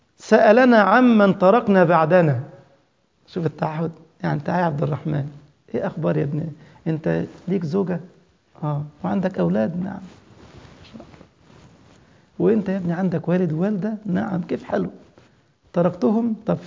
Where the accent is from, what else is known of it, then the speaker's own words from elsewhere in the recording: Egypt; أنا كمصري ممكن مصري زيي يقبل مني مزاحي،